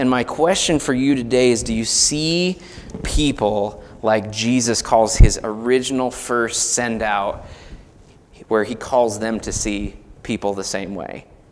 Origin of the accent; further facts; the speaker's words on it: Iowa, United States; Now, I like football. I'm from Iowa.